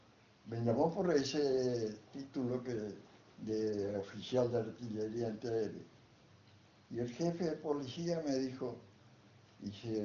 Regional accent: the south, Argentina; del sur, de donde yo vengo

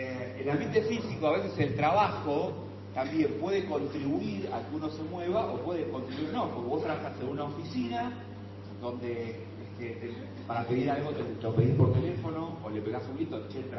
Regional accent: Mar del Plata, Buenos Aires Province, Argentina; yo soy de Mar del Plata

